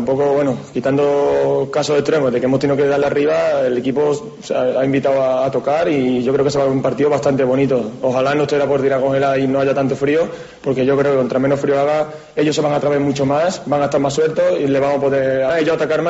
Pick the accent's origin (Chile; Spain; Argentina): Spain; South; yo soy del sur también